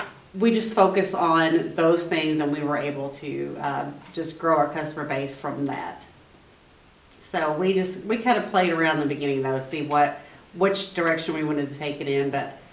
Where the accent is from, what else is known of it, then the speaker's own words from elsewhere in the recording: Breckinridge County, Kentucky, United States; also born or lived in Louisville; Well, I'm from Breckenridge County. I moved away for several years. I lived in Louisville for about 15 years.